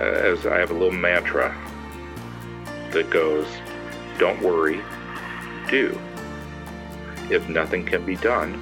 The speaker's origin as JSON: {"language": "English", "town": "New Orleans", "region": "Louisiana", "country": "United States", "said": "Well, I'm originally from New Orleans, actually, so it's amazing that I'm up here, but."}